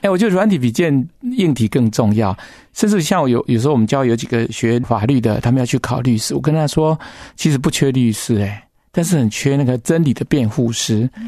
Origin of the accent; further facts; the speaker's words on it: China; 因为其实我们中国人一直困在人情在里面